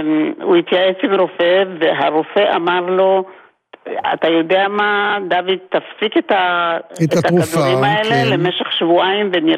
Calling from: Kfar Saba, Central District, Israel; מכפר סבא, ואחי גר בשכנות איתי.

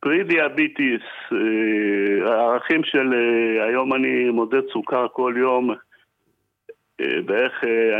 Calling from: Givatayim, Tel Aviv District, Israel; אני מגבעתיים.

